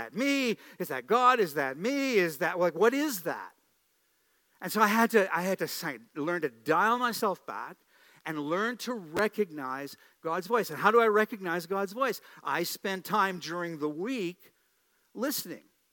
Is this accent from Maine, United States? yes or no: no; New York, United States; accent: New York; I almost went into my New York accent there, right?